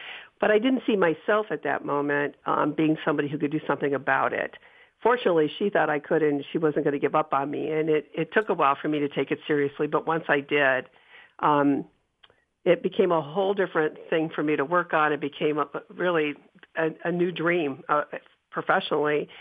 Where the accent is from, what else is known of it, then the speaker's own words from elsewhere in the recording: Ashtabula, Ohio, United States; I did. I grew up in Ashtabula.